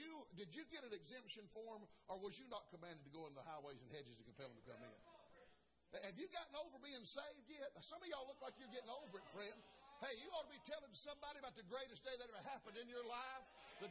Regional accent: the South, United States; I was raised in the South, pray, by the grace of God.

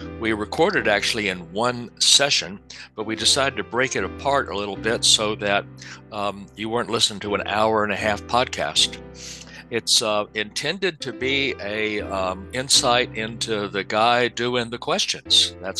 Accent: Georgia, United States; also born or lived in California; And I was about 6 years old when we moved from California to Georgia.

